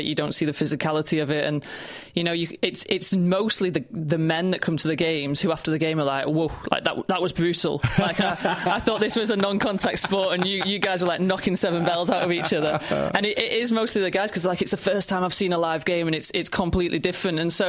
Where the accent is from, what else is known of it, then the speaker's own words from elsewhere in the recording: Manchester, North West England, United Kingdom; But I'm from Manchester, so it's not even that bad.